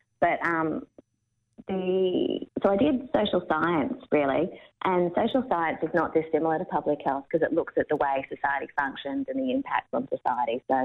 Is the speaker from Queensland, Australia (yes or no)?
no; Lake Macquarie, New South Wales, Australia; Yeah, so I'm a Yorta Yorta woman, but I grew up on Lake Macquarie, which is beautiful Aboriginal country.